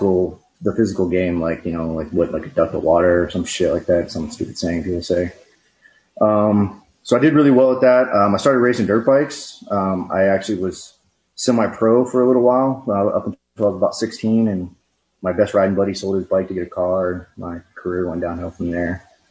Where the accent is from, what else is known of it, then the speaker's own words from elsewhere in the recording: Pflugerville, Texas, United States; It was in Pflugerville. I grew up in Pflugerville, here in Austin.